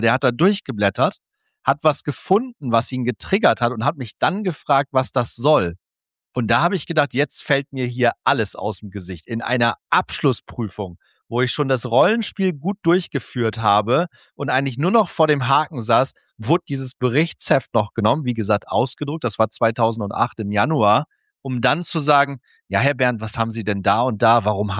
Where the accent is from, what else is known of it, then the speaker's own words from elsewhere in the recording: Cloppenburg, Lower Saxony, Germany; ich habe tatsächlich 2005 bis 2008 eine 2,5-jährige Bankausbildung gemacht in meiner Heimatstadt Kloppenburg.